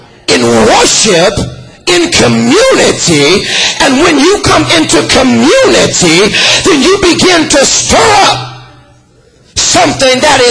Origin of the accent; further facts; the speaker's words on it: Los Angeles, California, United States; Because when I was a kid, I grew up in South Central LA.